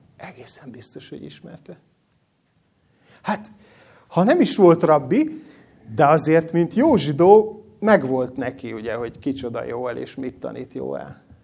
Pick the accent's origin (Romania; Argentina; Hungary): Romania; Transylvania; erdélyi vagyok, nem ezért fontos, csak ugye így, ezzel kapcsolatosan mondom, hogy miért fontos. És én Erdélyben úgy nőttem fel, hogy gyerekkoromban ezt nagyon sokszor hallottam, hogy bezúzták a Bibliákat.